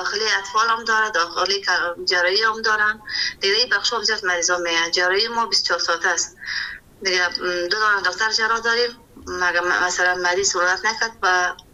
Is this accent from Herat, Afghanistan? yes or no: no; Kabul, Afghanistan; born or raised there